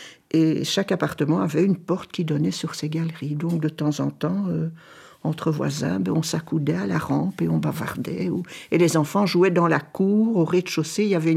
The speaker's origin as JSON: {"language": "French", "region": "Brussels", "country": "Belgium", "tie": "born there", "said": "Moi, je suis née à Bruxelles, à l'hôpital Saint-Pierre. Et puis, j'ai habité au Familistère Godin, parce que mon père travaillait à l'usine des poêles Godin. Et j'y ai vécu jusqu'en 1964"}